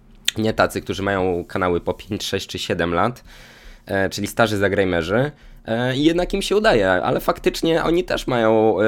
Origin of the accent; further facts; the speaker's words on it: Podlaskie Voivodeship, Poland; now in Warsaw, Poland; czy mam wrócić na moje rodzinne, do moich rodzinnych stron na wschodzie Polski, Podlasie pozdrawiam, elo.